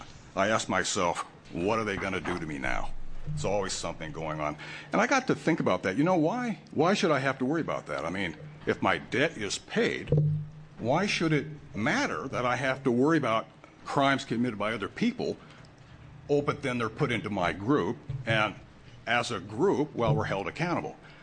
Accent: Oregon, United States; I've also been a political activist working around the country, but mostly here in Oregon. This is my home state

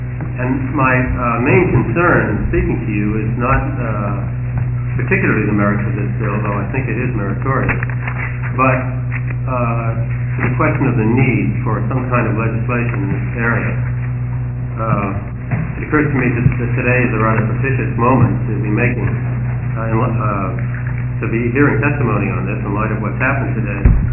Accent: Portland, Oregon, United States; I'm from Portland. And the editor of the Oregon Times.

